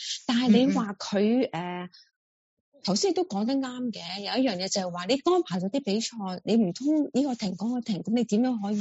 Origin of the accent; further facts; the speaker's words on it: China; 我哋中国人咧就真系好奇怪嘅话，你病就要食清淡啲啦，唔好食咁多肥腻嘢啊。